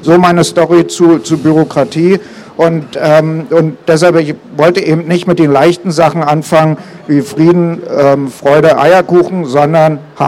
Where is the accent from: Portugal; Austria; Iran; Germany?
Germany; Und also ich bin in der DDR aufgewachsen, hinter der Mauer.